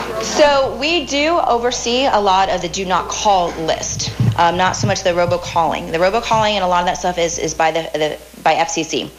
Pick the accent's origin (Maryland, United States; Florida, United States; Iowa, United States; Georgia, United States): Florida, United States; Miami; As we know that, I'm born and raised in Miami